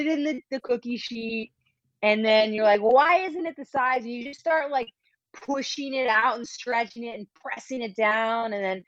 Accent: Ohio, United States; Yeah. Well, I grew up in Ohio, so traditionally our pizza was tavern style pizza.

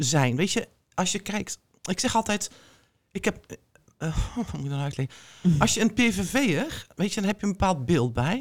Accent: North Brabant, Netherlands; Ik kom dan uit Brabant, ik kom dan uit de provincie.

